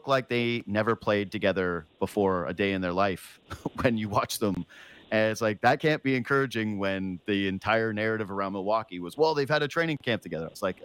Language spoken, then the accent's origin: English; Canada; when I was growing up in Northwestern Canada in the 90s